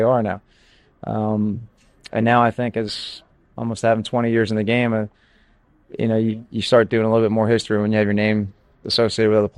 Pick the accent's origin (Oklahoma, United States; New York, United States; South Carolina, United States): New York, United States; Well, I mean, growing up in Long Island, a small little town